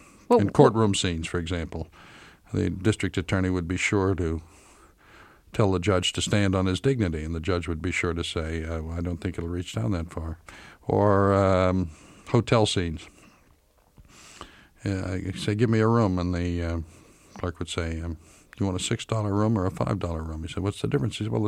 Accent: Philadelphia, Pennsylvania, United States; Yeah, I had a lot of favorite comics growing up in Philadelphia.

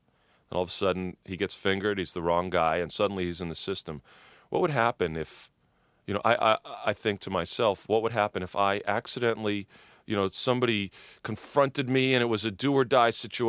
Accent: Boston, Massachusetts, United States; But I came from Boston during this particular time, and I grew up with two older brothers.

